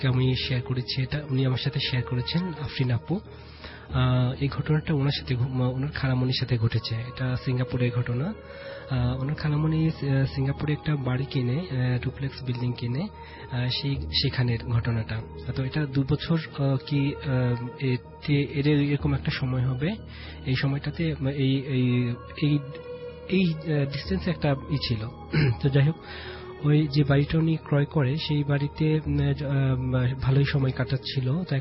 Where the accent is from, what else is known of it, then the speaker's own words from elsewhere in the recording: Mirpur, Dhaka Division, Bangladesh; আমি মিরপুর থেকে এসেছি।